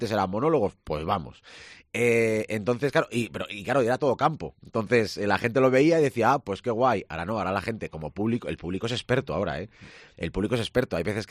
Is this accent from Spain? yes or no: yes; Valladolid, Castile and León, Spain; Yo soy más de Valladolid que una farola, porque es que además ni mis padres tienen pueblo ni mis abuelos tienen pueblo.